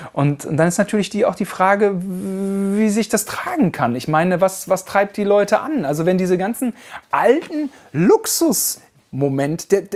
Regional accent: West Germany, Germany; Wir sind Westdeutsche.

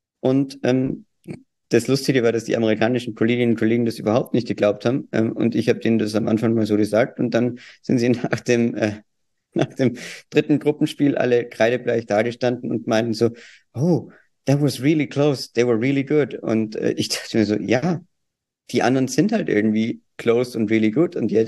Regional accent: Austria; Bin ja auch Österreicher.

